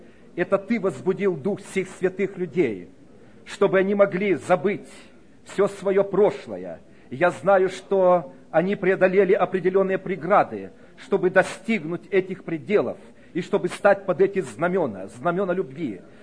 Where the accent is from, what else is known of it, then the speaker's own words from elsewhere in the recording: Krasnodar, Krasnodar Krai, Russia; Мы приехали из России, города Краснодара.